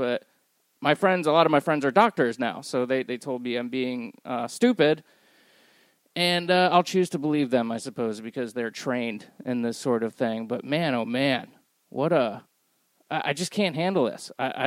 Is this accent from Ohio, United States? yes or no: no; Tampa, Florida, United States; USF, my hometown team, I'm an alumni not the team.